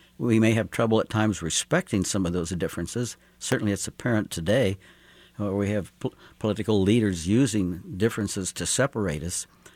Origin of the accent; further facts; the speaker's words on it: Kansas City, Missouri, United States; now in Columbia, United States; Since we're here in Kansas City, my hometown, as I live in Columbia now but grew up here